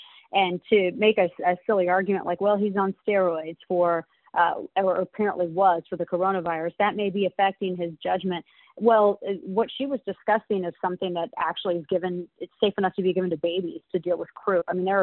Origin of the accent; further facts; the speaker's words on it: United States; I don't believe in giving up any more of my authority as an American citizen to the government